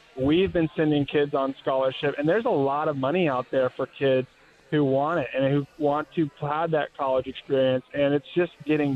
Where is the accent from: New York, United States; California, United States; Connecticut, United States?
California, United States; Yeah, so I'm from Southern California.